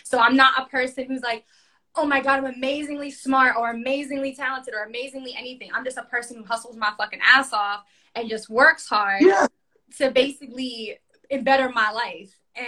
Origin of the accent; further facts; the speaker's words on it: The Bronx, New York, United States; And shout out to New York, I'm from the Bronx. Hey, Bronx girl, what?